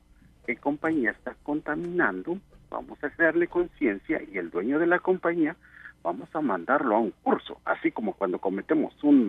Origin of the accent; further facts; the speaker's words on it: Puebla, Mexico; yo soy originario de Puebla. Allí en Puebla tenemos una laguna, un lago.